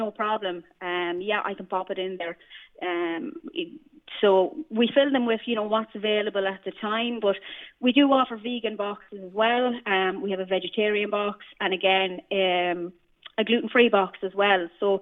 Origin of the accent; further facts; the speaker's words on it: Sligo, County Sligo, Ireland; Yeah, I am indeed. Yeah, I'm from Sligo.